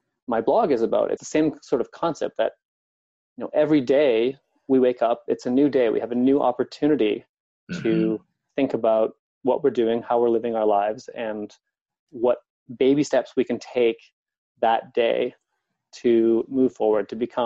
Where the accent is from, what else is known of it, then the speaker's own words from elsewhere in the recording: Canada; also born or lived in Korea; I'm Canadian, so I came back home several times when I was living in Korea. I came back, I think, 3 or 4 times in those 5 years.